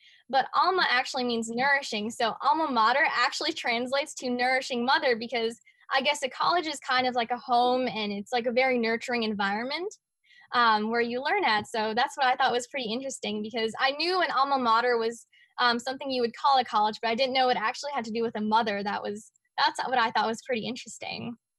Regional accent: Chicago, Illinois, United States; Like she said, I'm from Chicago, so I love puzzles and games.

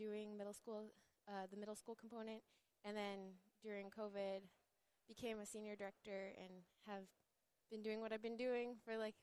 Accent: Unalakleet, Alaska, United States; And so part of growing up in Unalakleet, that's a big part of our identity is being able to do subsistence.

